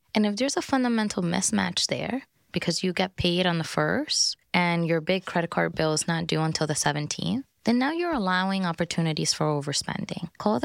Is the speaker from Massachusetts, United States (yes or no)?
no; Bronx, New York, United States; I'm from the Bronx, so just check yourself.